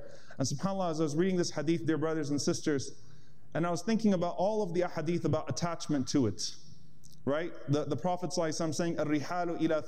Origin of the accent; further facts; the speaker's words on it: Palestine; if it hurts those of us who are Palestinian in particular, who can't visit the land of our parents